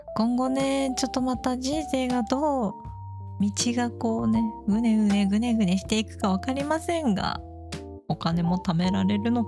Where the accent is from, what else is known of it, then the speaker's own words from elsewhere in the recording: Gifu, Japan; moved away as an adult; now in Nagoya, Japan; 現在は地元の岐阜を出て1年ほどね、もうすぐ1年なりますけど、名古屋で一人暮らしをしておりますが、